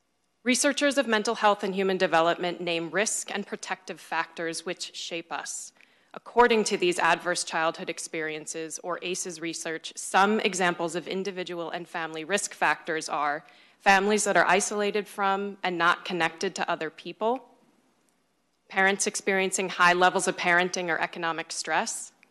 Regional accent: Boston, Massachusetts, United States; now in Minnesota, United States; I refer to myself as an adopted Minnesotan. I grew up outside of Boston. Going to college here introduced me to a kinder and gentler way of being.

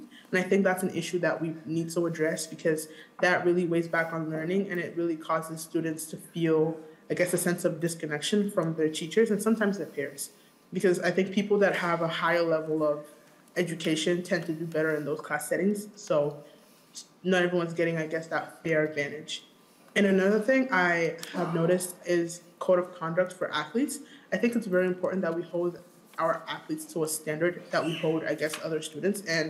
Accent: Washington, United States; I am from Irondale High School.

